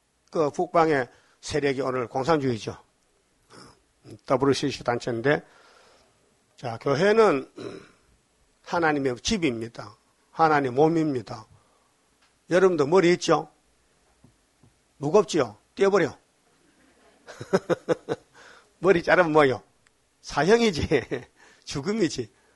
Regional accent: South Korea; 그 서양 사람은 빵을 주식이지 우리는 한국 사람은 밥 먹잖아

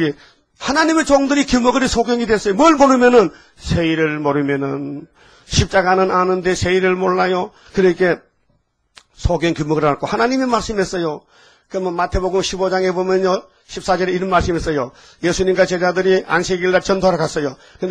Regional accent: Uiseong, North Gyeongsang, South Korea; 나는 의성 사람이요. 같은 경상북도야.

